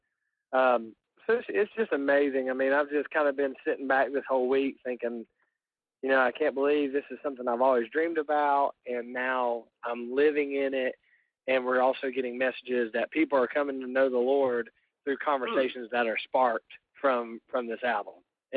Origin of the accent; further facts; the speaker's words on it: Georgia, United States; I'm from Georgia, South Carolina area originally, and so I grew up listening to bands like